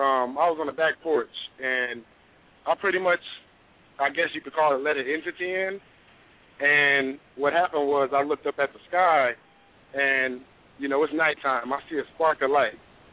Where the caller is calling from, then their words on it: Tennessee, United States; I'm calling in from Tennessee.